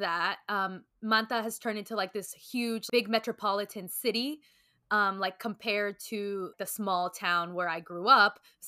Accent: Puerto Viejo, Costa Rica; she grew up in a really humble household in Puerto Viejo, which is my hometown.

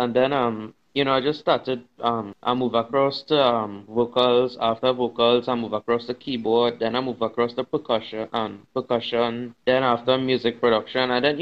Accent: Fyzabad, Trinidad & Tobago; I'm from Faizabad.

